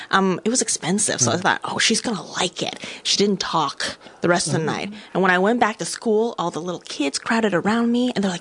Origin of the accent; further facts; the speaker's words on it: China; now in United States; Yes, I grew up in China